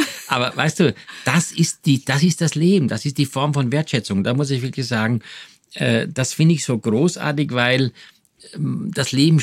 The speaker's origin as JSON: {"language": "German", "region": "Styria", "country": "Austria", "moved": "yes", "lives_now": "Germany", "said": "Ich komme ja aus der Steiermark"}